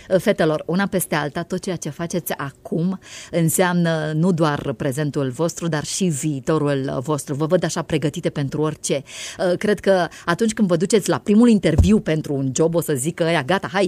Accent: Romania; M-ați făcut mândră rău că sunt româncă

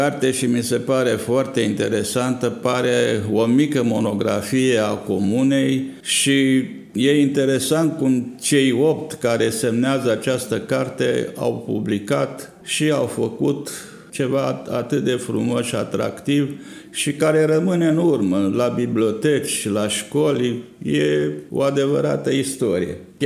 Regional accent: Târgu Jiu, Gorj County, Romania; Fiind născut la țară, eu sunt de loc din Târgu Jiu, de lângă Târgu Jiu, și am crescut acolo. E foarte frumos la țară

